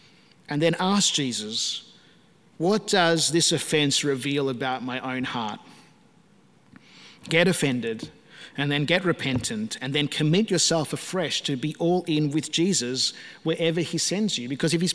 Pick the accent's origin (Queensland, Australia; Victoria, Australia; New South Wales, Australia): Victoria, Australia; Melbourne; he put it on my heart to come back to Melbourne, to my hometown and to my home church where I came to faith, the church that my parents were still worshipping at.